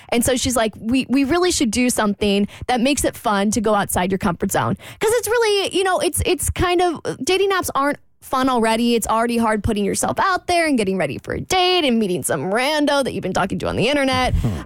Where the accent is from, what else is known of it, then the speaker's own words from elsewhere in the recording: Jacksonville, Florida, United States; So anyway, I'm out in Jacksonville, my hometown, last week while we're on vacation.